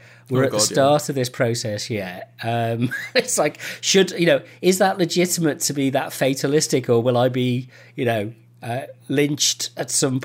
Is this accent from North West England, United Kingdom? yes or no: yes; Liverpool, North West England, United Kingdom; I come from Liverpool. I grew up in Liverpool in the 70s and 80s.